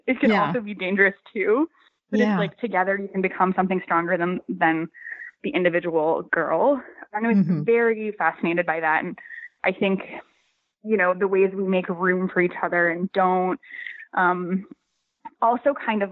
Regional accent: Michigan, United States; now in New York, United States; I sometimes think I'm from Northern Michigan, and the book is set in Northern Michigan in a fictionalized version, really, of the place I grew up, with some tweaks. But like, and I've lived in New York ever since, just like Kat.

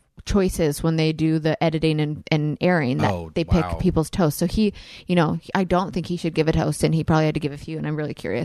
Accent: Canada; oh my gosh, I'm such a Canadian. I can't think of states.

